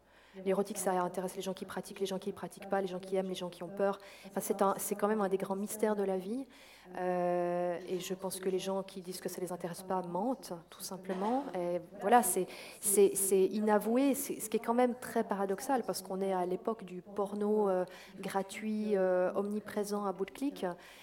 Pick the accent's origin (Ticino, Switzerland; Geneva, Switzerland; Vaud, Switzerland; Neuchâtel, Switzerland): Vaud, Switzerland; Je suis partie du Gros de Vaud et j'en suis bien contente.